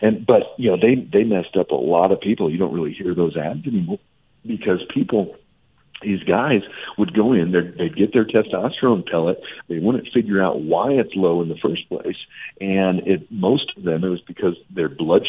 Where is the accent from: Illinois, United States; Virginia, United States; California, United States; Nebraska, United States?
Nebraska, United States; And, you know, I grew up in Nebraska, so the kids would go out and they would do the detasseling of the corn